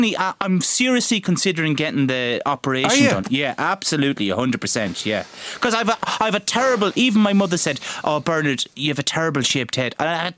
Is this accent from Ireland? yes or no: yes; Cork, County Cork, Ireland; We're drinking Barry's tea and just thinking, God, if I can't leave here anymore without saying I'm from Cork.